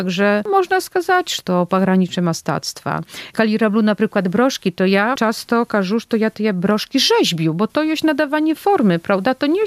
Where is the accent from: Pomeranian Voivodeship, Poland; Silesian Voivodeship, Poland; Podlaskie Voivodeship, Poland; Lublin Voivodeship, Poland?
Podlaskie Voivodeship, Poland; chacia to je filcowanie nie było tak nikoli popularne u nas na Padlasze, pracza walonką.